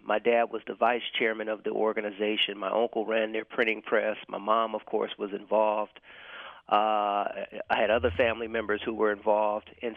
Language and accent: English; Altadena, California, United States; Well, I'm originally from Altadena in Pasadena, California. I was born in Los Angeles. So went to school on the West Coast.